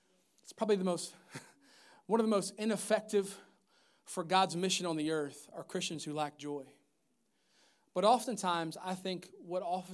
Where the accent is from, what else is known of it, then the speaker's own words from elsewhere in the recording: Maryland, United States; And I grew up in Maryland my whole life.